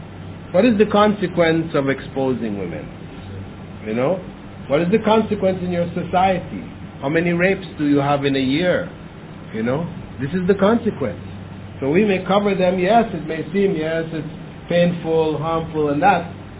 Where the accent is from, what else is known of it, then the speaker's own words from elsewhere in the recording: Cuba; Yeah, I'm from Cuba.